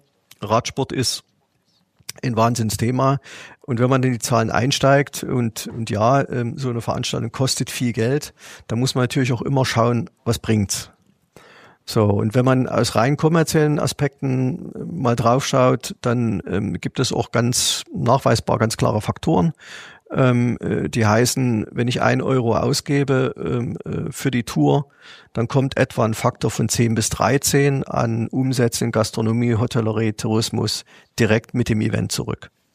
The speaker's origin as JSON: {"language": "German", "town": "Leipzig", "region": "Saxony", "country": "Germany", "said": "als Leipziger"}